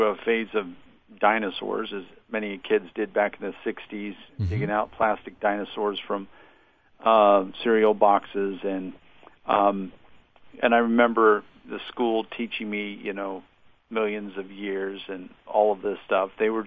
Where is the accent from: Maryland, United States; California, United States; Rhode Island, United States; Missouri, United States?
Maryland, United States; Annapolis; Well, I grew up in Annapolis, Maryland, and I was in a very strong, loving Christian home.